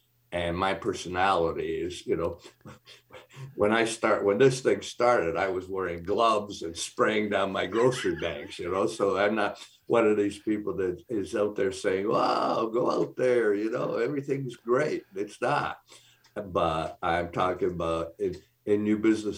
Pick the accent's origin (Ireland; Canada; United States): Canada; being Canadian, we touch a lot of different cultures, right? So I'm Canadian.